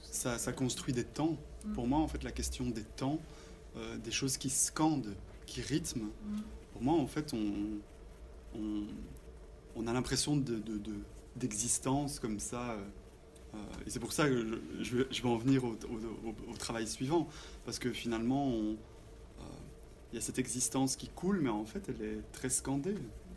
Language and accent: French; Belgium; Bon, je viens de Belgique